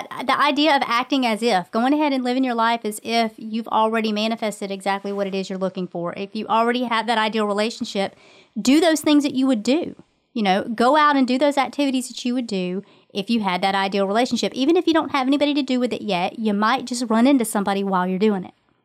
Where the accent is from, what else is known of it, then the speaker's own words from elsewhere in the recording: Charleston, United States; born there; he had just moved here and I was born here in Charleston, but he had just moved here and I had just moved back.